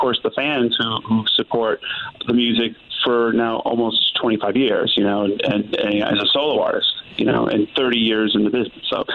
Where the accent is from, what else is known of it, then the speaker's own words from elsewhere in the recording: Utica, New York, United States; Upstate New York, hometown, Utica, New York.